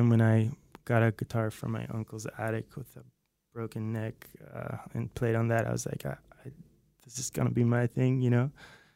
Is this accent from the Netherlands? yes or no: yes; North Holland, Netherlands; now in Los Angeles, United States; I'm originally from the Netherlands, from this place outside Haarlem, which is close to Amsterdam.